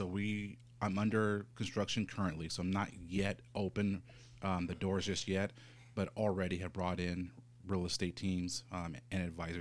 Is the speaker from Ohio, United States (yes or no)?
no; California, United States; Because I'm originally from Orange County.